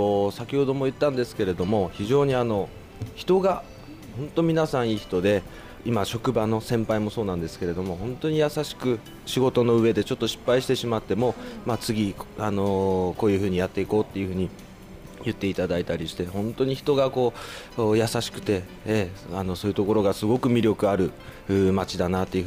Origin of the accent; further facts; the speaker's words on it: Niigata, Japan; はい、私は新潟県出身です。